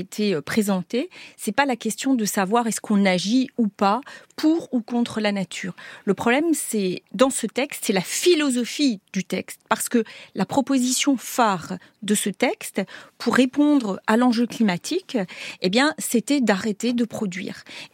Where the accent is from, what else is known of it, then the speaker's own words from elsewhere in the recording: Grand Est, France; Moi, je suis alsacienne. Nous avons la frontière en Alsace avec l'Allemagne.